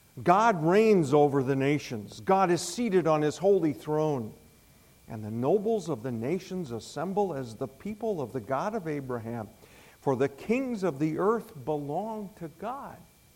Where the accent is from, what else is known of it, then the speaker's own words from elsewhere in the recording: United States; I know I'm an American, and I'm walking on dangerous ground here talking about the Queen.